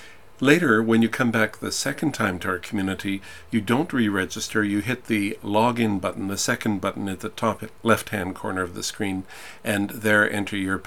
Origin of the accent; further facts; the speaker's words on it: Canada; I'm a Canadian psychiatrist